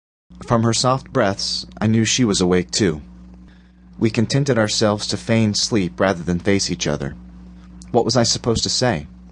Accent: Ohio, United States; I'm originally from Ohio.

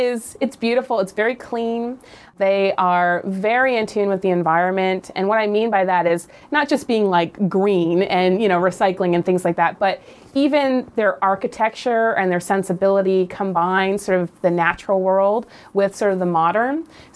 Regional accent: Louisiana, United States; born there; also born or lived in Northeastern Seaboard / Midwest; Well, I was born in Louisiana, but yeah, I hadn't really lived in the Deep South. Not on the West Coast at all. So yeah, pretty much Eastern Seaboard.

